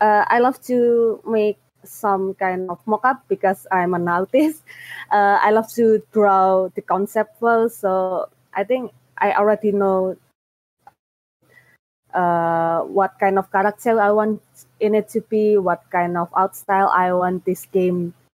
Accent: Indonesia; English is a second language; I take reference from my hometown environments, and sometimes I try to make the character gesture that are common in this Indonesia.

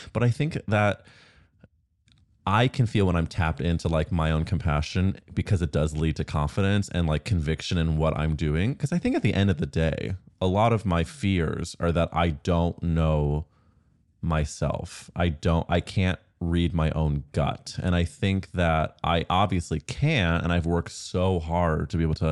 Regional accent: Missouri, United States; I think a lot of it, of course, is like being gay, growing up in Missouri.

